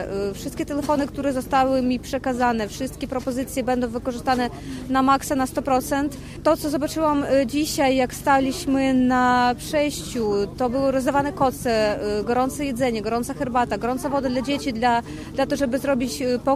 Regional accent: Odesa, Odesa Oblast, Ukraine; Natomiast jestem z Odessy i chciałabym pozdrowić całe miasto partnerskie Łódź.

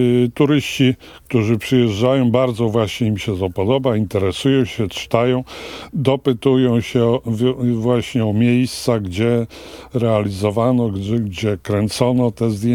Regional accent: Pszczonów, Łódź Voivodeship, Poland; born there; Urodziłem się we Pszczonowie, to jest miejscowość, wioska, w której ogromną większość zdjęć robiono do serialu, do filmu Chłopi.

